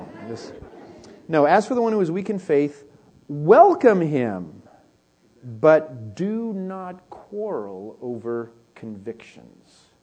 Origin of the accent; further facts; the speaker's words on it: California, United States; In fact, I'm from Northern California, okay? The weirdest of the weirdness, okay?